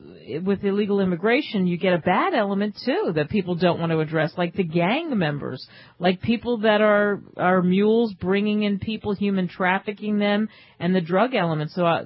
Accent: Philadelphia, Pennsylvania, United States; I'm from Philly.

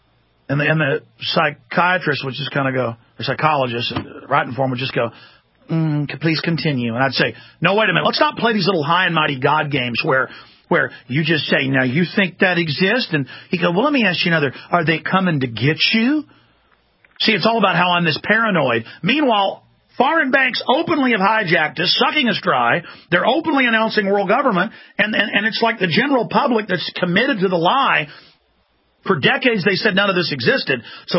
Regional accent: Ottawa, Ontario, Canada; They had a meeting in my hometown here in Ottawa, Canada, a while back.

